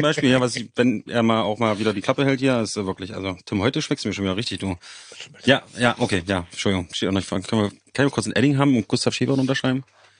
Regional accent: Magdeburg, Saxony-Anhalt, Germany; Magdeburg ist meine Heimat.

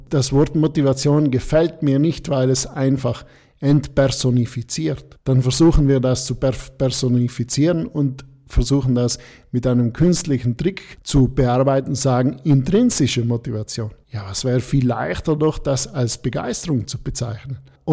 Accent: Trentino-Alto Adige, Italy; Da ist es oft für uns als Südtiroler nicht ganz einfach

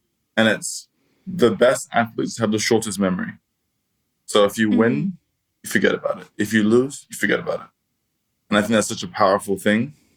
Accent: London, United Kingdom; We'll just took the tube and I'm from London, so I knew how to get there.

